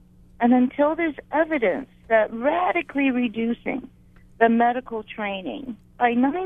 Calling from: Pune, Maharashtra, India; I'm calling from Pune, but I live in Honolulu.

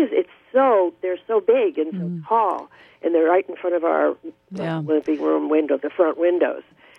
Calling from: Townsend, Massachusetts, United States; Well, I am calling you from my home in Townsend, Mass.

